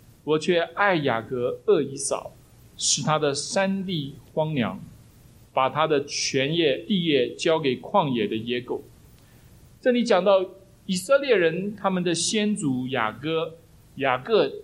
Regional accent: China; 我们中国人这么泱泱大族哈，五千年的文化，神为什么不拣选我们？

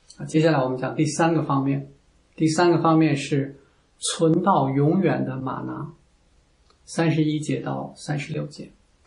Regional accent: Beijing, China; 大概和我老家北京的特产茯苓饼差不多吧。

